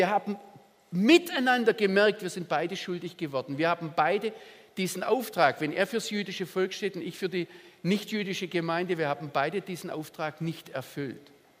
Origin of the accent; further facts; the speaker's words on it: Germany; Als Deutscher kann ich es als Mensch, als ganz normaler Mann, wie soll ich jemand eifersüchtig machen?